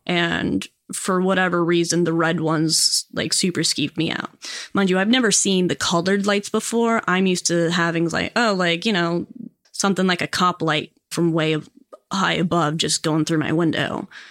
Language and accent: English; Virginia, United States; So I grew up in Northern Virginia.